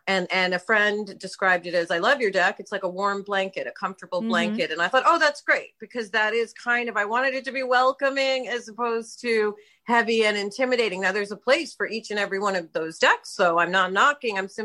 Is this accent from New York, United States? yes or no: yes; New York City, New York, United States; But for this, I wanted to include, I grew up in New York City. So I wanted to include as many cultures as I possibly could.